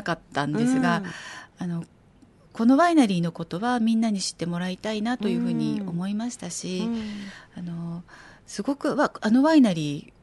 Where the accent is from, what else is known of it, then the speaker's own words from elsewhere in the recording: Ichinomiya, Aichi, Japan; 私一宮出身なんですが